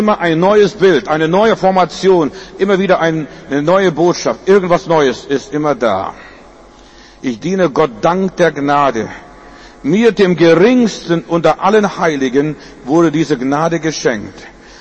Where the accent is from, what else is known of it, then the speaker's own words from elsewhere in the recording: Lithuania; moved away; Als wir mit unserer Familie mal in Litauen wieder dort waren, wo ich herkomme